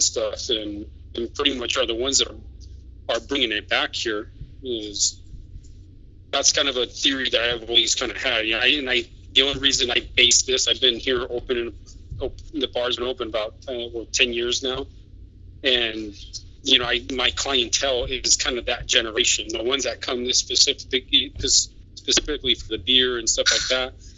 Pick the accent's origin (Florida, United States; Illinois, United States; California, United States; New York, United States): California, United States; born or raised there; also born or lived in Oregon; now in Spain